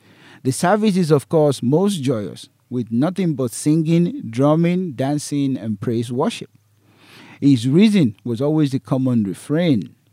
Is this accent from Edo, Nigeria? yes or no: no; Ibadan, Oyo, Nigeria; the biggest part of Easter for family fun in my hometown, Ibadan, Nigeria, was Easter Monday.